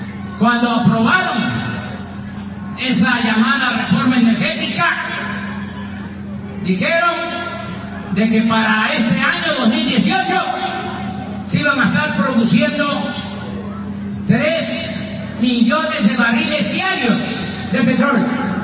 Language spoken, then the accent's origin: Spanish; Tabasco, Mexico; estoy muy contento de estar en mi tierra, en mi agua, con este sol